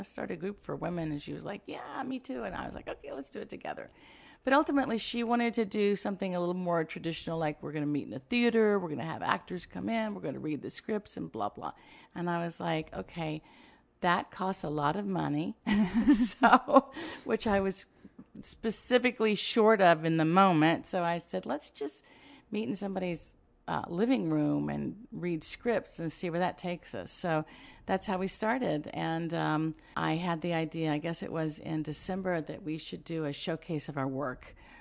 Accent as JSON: {"language": "English", "region": "Kentucky", "country": "United States", "tie": "born or raised there", "lives_now": "Los Angeles, United States", "said": "So I grew up in Kentucky, and I always knew I wanted to go into theater"}